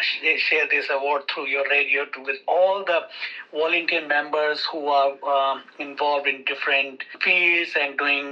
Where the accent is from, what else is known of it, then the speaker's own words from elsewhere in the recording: Delhi, India; moved away as an adult; now in Canberra, Australia; I came from Delhi, so I was missing that buzz, the noise, and the sense of community over time.